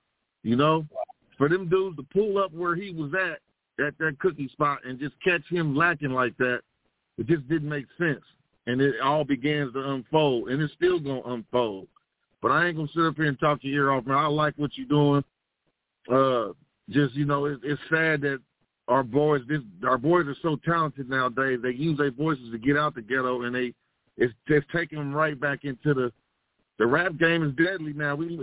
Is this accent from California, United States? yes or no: yes; Compton, California, United States; now in Pennsylvania, United States; I'm from Compton, and I live in PA now.